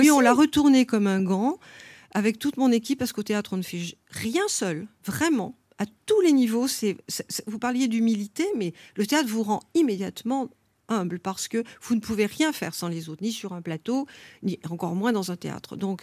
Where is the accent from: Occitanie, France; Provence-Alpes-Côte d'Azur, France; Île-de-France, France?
Provence-Alpes-Côte d'Azur, France; Marseille; je suis protestante, et en plus je suis d'ici. Je suis née au Rakati, près de la gare Saint-Charles.